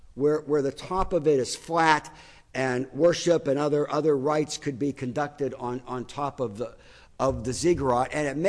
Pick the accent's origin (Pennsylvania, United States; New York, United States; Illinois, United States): Pennsylvania, United States; now in New Jersey, United States; who knew growing up in Pennsylvania that New Jersey could be so beautiful?